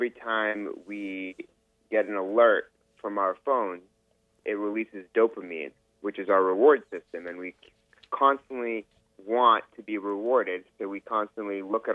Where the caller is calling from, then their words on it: New York, United States; New York, New York.